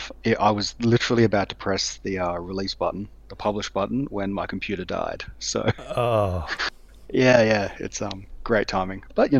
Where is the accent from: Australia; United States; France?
Australia; also born or lived in Taiwan; now in Europe; I grew up in Australia, I lived a few years in Taiwan, and now I'm in Europe. So, yeah, moving around a bit lately.